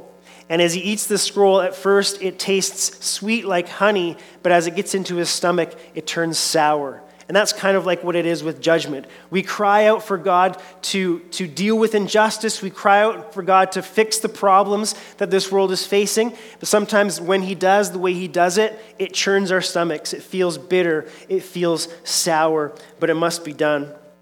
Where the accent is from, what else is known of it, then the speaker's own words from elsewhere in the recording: British Columbia, Canada; Growing up on Vancouver Island, one of the realities of living on the island was that if you wanted to get anywhere, you had to take the ferry